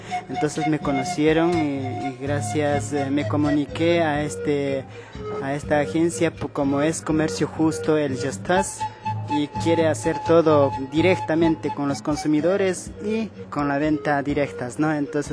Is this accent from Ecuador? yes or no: yes; Riobamba, Chimborazo, Ecuador; soy de Ecuador, Riobamba, Chimborazo, soy guía naturalista. Dije que yo estoy aquí en Canadá